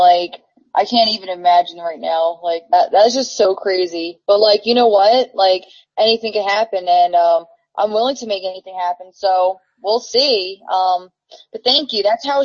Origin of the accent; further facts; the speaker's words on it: New Jersey, United States; I'll be in Ohio, like I'm from Jersey.